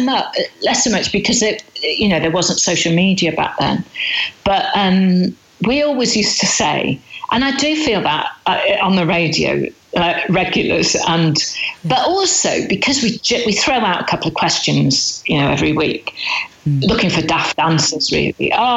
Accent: North West England, United Kingdom; growing up in Rill, obviously Liverpool is a big part of your life.

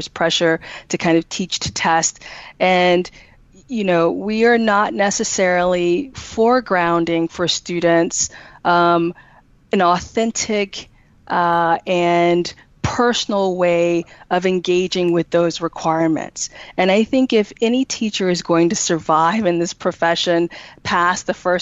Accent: the South, United States; I see myself, you know, as a Southerner, and the ways in which race and culture and upbringing really impact and shape the way that I teach.

